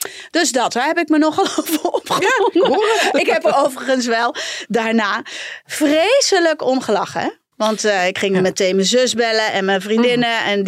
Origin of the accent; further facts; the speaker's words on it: North Brabant, Netherlands; ik ben in Brabants dorp opgegroeid.